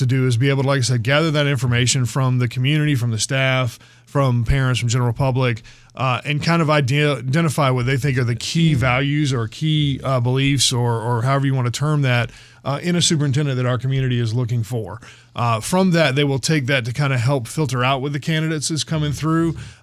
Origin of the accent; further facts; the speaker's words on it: South Carolina, United States; having, you know, born and raised in South Carolina, gone through the school districts